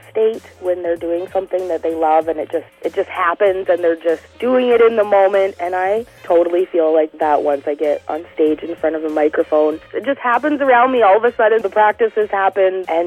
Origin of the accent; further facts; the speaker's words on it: Gananoque, Ontario, Canada; So I grew up in Gananoque, Ontario. We were in the Thousand Islands, so it was a tourism area. My family wasn't wealthy, but there was yachts going down the river.